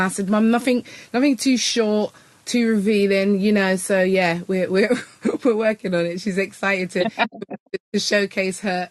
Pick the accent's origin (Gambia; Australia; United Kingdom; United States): United Kingdom; accent: British; You're going to have to listen to my British accent all night long.